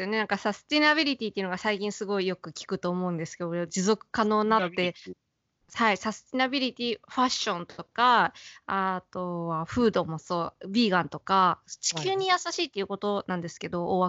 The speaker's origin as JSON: {"language": "Japanese", "region": "Saitama", "country": "Japan", "said": "結局あの私埼玉なんですけど、埼玉って全部一緒に燃やすんですよ。"}